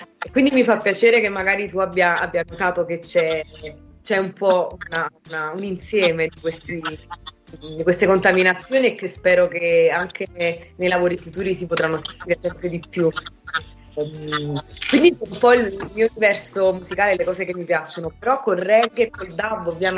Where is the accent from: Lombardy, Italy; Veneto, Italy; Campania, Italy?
Campania, Italy; Naples; also born or lived in United Kingdom; Poi sono di Napoli, quindi qui nel Mediterraneo abbiamo tante isole